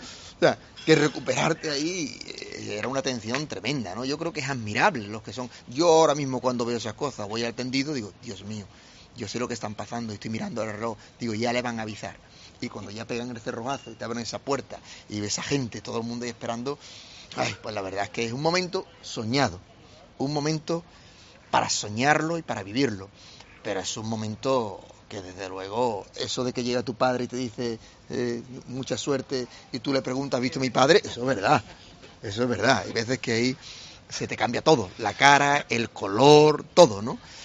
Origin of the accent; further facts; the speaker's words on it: Seville, Andalusia, Spain; Yo donde más miedo tenía era en Sevilla, porque era mi tierra, era mi plaza, era realmente donde me conocían, donde yo estaba conviviendo con todo el mundo.